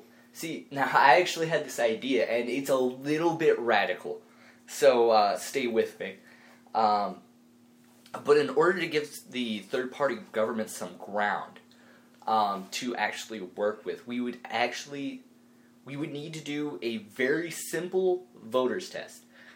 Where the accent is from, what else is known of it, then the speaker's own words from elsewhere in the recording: Washington, United States; Or my home state of Washington, one of those states that legalized it, so good for them.